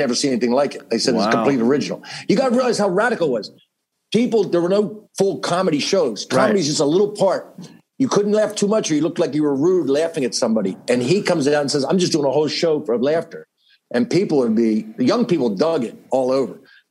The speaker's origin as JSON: {"language": "English", "region": "New Jersey", "country": "United States", "tie": "born or raised there", "said": "I grew up in South Jersey, small town. It's very rural. They call it South Jersey, the northernmost part of Alabama. That's where I'm from."}